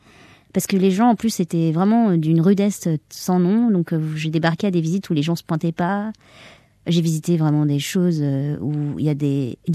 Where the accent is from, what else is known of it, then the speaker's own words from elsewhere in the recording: France; now in Australia; je suis française, je suis une étrangère.